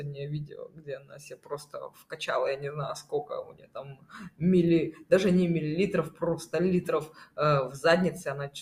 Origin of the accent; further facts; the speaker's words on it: Moscow, Russia; Я из России, я из Москвы.